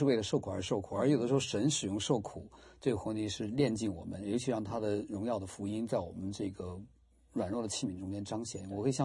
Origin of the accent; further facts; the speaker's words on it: China; 我在中国长大的时候